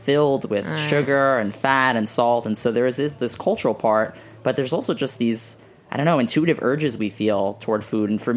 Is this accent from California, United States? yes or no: no; Staten Island, New York, United States; I mean, I grew up in Staten Island, New York, and, you know, that's not the most progressive of places in New York City.